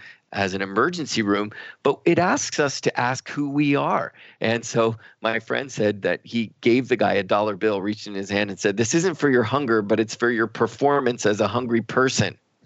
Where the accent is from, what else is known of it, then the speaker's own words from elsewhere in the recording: New York City, New York, United States; Or being a New Yorker, you think, I bet this is a scam